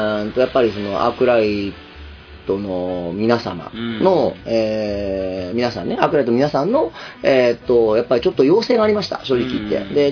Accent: Nagoya, Aichi, Japan; でも自分名古屋ですね。もうどこどう切っても名古屋じゃないですか。

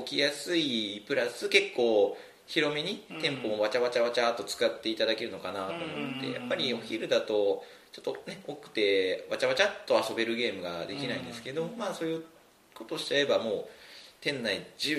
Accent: Toyohashi, Aichi, Japan; 僕地元が豊橋なので

